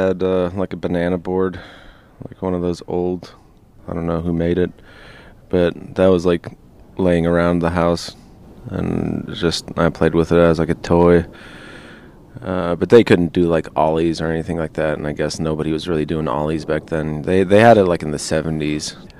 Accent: Newton, Kansas, United States; born there; I was born in Kansas, Newton, Kansas. It's kind of in the center.

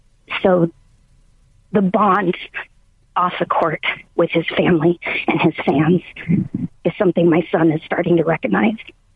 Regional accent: San Diego, California, United States; I grew up in San Diego watching Kobe move to Tampa.

